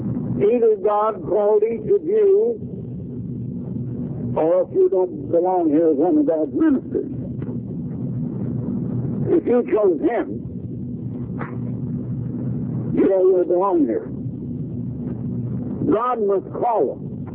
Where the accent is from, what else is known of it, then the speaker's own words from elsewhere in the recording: Iowa, United States; born there; and later they moved to Iowa, as my father did, and I was born in Iowa